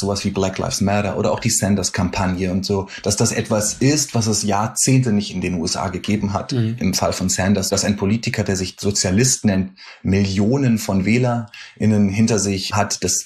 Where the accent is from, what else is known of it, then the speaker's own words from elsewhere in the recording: Berlin, Germany; now in New York, United States; du erwischst mich gerade in Berlin, wo ich herkomme und wo ich dann gelegentlich mal bin. Meine Familie wohnt noch in Berlin oder wohnt in Berlin, auch viele Freunde und Freundinnen.